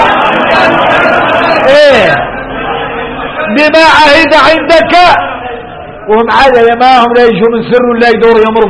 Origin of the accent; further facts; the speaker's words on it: Mauritania; شوفوا احنا موريتاني